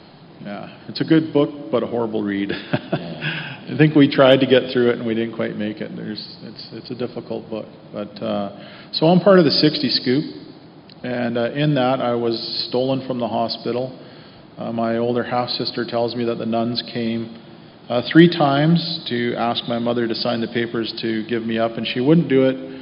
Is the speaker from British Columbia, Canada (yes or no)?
yes; British Columbia, Canada; But being Stolo people, my community is a Stolo community. I am from the Lacamel First Nation, Lacamel First Nation. So that means that I am actually from this land.